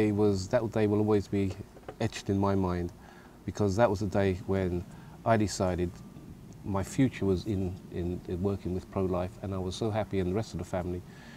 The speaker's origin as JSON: {"language": "English", "country": "St. Lucia", "tie": "born there", "said": "I was born in St. Lucia in the Caribbean, and I've lived here now for 50 years."}